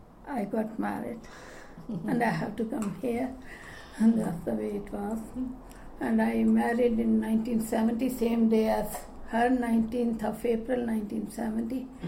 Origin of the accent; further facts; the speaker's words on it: Allahabad, Uttar Pradesh, India; born there; also born or lived in Aurangabad, India; I was born in India, in Allahabad. That's UP, isn't it?